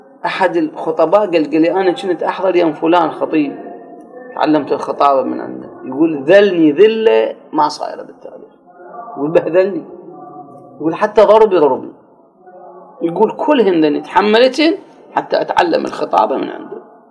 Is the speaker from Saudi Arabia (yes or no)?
no; Iraq; يعني إحنا شلون عندنا بالعراق نقول اللي يزعل يدق راسه بالحائط.